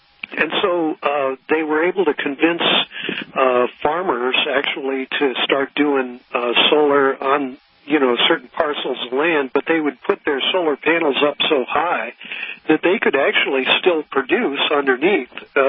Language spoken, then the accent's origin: English; St. Louis, Missouri, United States; You know, it's funny. I'm from St. Louis, and we used to have Laclede Gas up there.